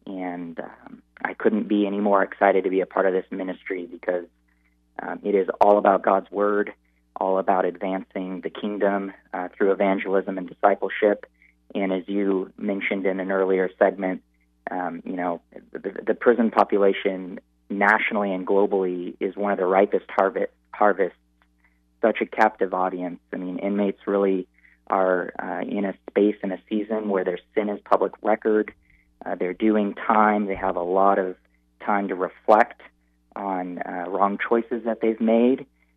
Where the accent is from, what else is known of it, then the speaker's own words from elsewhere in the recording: Newberg, Oregon, United States; prior to that, I had served as the executive director in my hometown, Newburgh, Oregon, of a Christian nonprofit called Love in the Name of Christ.